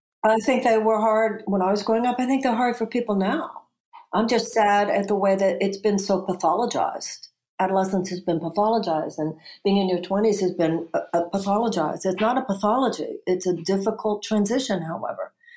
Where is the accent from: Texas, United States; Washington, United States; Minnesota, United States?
Texas, United States; Houston; But I grew up in Houston.